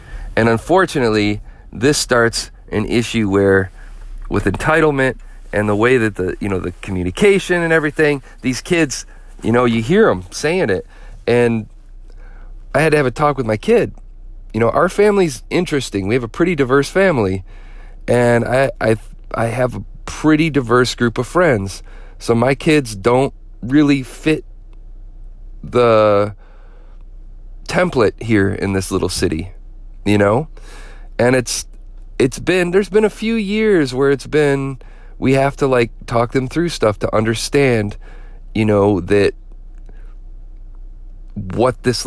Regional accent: Flint, Michigan, United States; I grew up in Flint, Michigan. The place I ended up moving to, I moved around a little bit. The place I ended up with my family is a small town. I guess you could say it's outside of Ann Arbor, Michigan.

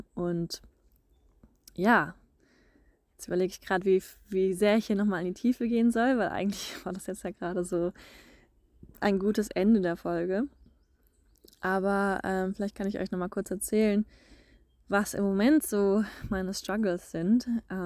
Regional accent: Germany; wenn ich nochmal Deutschland und meine Heimat so durch seine Augen sehe

